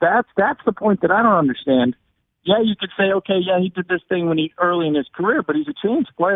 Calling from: Andover, Massachusetts, United States; I'm calling from Andover, Massachusetts.

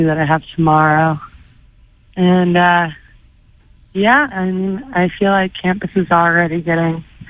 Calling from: Philadelphia, Pennsylvania, United States; I'm calling from Philadelphia.

